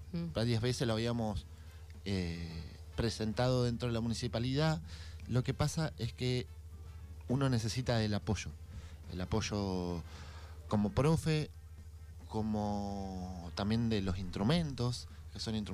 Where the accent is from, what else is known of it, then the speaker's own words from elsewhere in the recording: Bariloche, Río Negro, Argentina; yo soy de Bariloche, en Bariloche desde jóvenes hacíamos una murga combativa